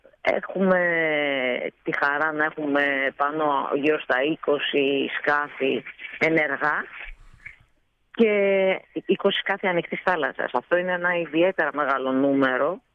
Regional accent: Lesbos, North Aegean, Greece; born there; Είμαι νησιώτισσα. Έχω γεννηθεί στο νησί της Λέσβου.

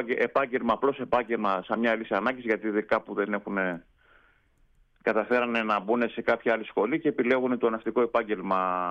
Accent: Kalymnos, South Aegean, Greece

